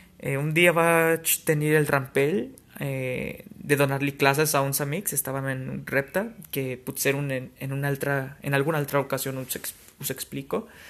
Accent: Guadalajara, Jalisco, Mexico; Catalan is a second language; Sóc més aviat mexica, sóc mexicà de la ciutat de Guadalajara, que és la segona ciutat més gran de tot Mèxic. I he estudiat 3 anys català, precisament en aquesta ciutat.

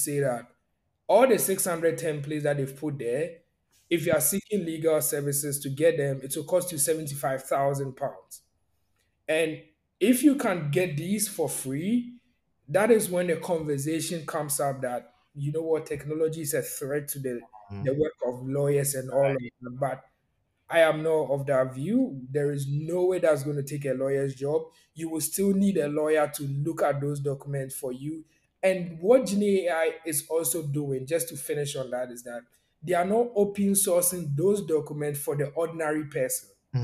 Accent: Ghana; if you live in Africa, for example, I'm Ghanaian

